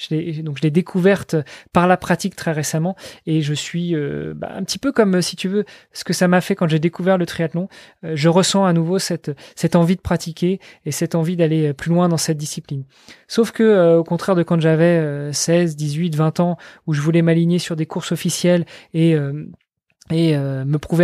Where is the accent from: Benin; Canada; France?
France; je suis français et je me suis dit que j'aimerais bien découvrir le paysage français.